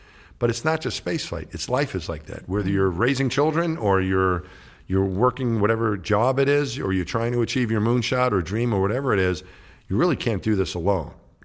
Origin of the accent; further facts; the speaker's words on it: New York, United States; And I grew up in New York. We had bridges and tunnels and stuff.